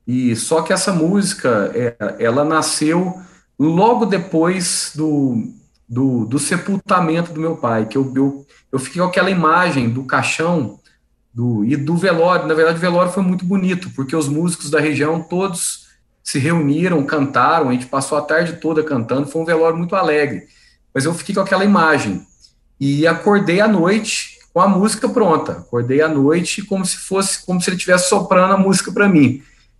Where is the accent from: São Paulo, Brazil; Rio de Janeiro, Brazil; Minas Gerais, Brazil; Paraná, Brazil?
Minas Gerais, Brazil; Alfenas; now in Divinópolis, Brazil; o pôr do sol mais bonito do Brasil é da minha terra natal, que é de Alfenas. E o segundo mais bonito é onde eu vivo, que é Divinópolis.